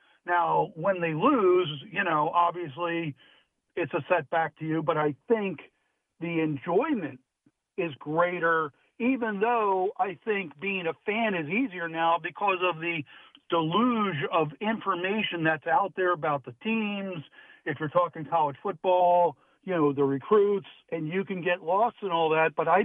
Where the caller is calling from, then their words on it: Hollidaysburg, Pennsylvania, United States; from Hollidaysburg.